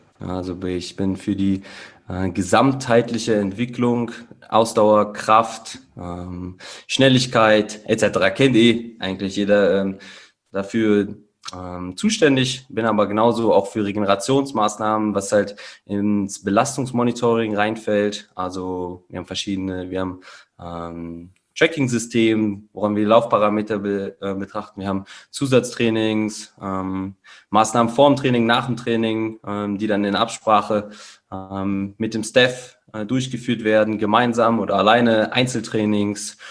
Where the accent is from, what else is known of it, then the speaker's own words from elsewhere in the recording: Kassel, Hesse, Germany; born there; geboren in Kassel, 28 Jahre alt